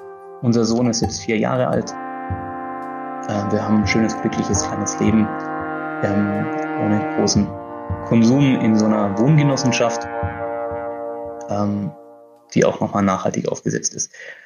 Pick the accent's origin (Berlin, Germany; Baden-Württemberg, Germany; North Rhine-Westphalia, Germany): Baden-Württemberg, Germany; Reutlingen; moved away as an adult; also born or lived in Riedlingen / Munich; now in Switzerland; Gebürtig bin ich in Riedlingen, aufgewachsen in Reutlingen, Studium in München. Seit über 12 Jahren in der Schweiz bin ich.